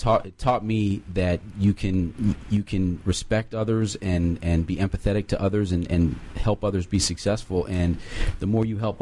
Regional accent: Rockville, Maryland, United States; I'm from the area, Rockville, Maryland.

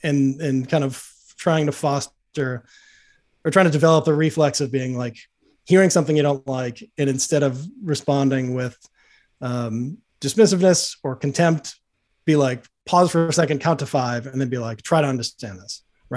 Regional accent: Boston, Massachusetts, United States; now in New York, United States; You know, I'm like, I grew up in Boston. I live in New York. I'm kind of moderate liberal, but I'm definitely like a Northeastern liberal in a lot of ways.

